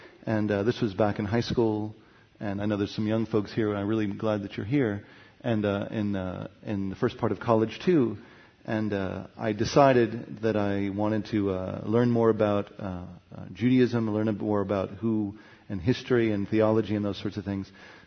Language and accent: English; Chicago, Illinois, United States; also born or lived in New Orleans / New York; now in Austin, United States; I grew up in Chicago. Nobody? Okay. Great. And I went to school in New Orleans.